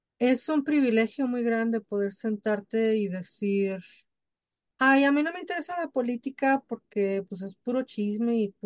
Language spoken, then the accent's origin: Spanish; Mexico; moved away; Yo por muchos años decía, soy mexicana y soy mexicana y soy mexicana. No, o sea, ya tengo 25 años removida de mi lugar de origen